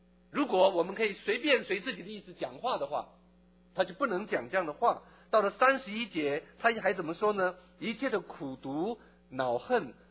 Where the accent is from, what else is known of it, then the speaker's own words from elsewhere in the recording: Fujian, China; 我很想有人说福建人脾气坏因为我是福建人